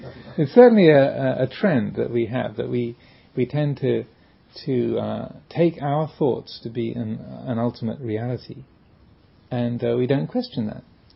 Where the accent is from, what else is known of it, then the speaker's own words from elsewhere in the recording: England, United Kingdom; now in United States; I grew up in England and they drive on the left. And so there's that feeling of, this feels more normal. Even though I've lived in America for more than 13 years